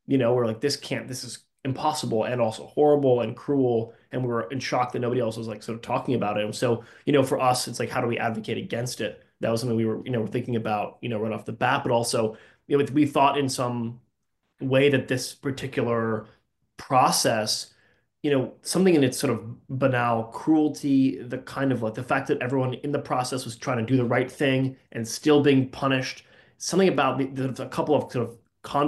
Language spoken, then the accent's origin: English; New Jersey, United States; We're from New Jersey, and there was a little theater in town.